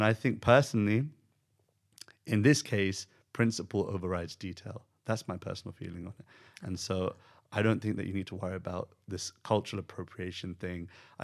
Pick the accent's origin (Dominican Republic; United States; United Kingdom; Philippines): United Kingdom; Like even, you know, for me, being a British person, I don't think I'm integrated into the British culture completely.